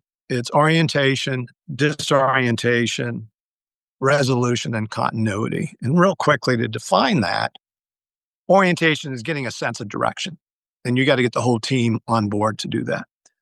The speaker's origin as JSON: {"language": "English", "country": "Canada", "tie": "born there", "said": "I'm born Canadian, and my mom had passed on in Windsor, Ontario, Canada, where they lived"}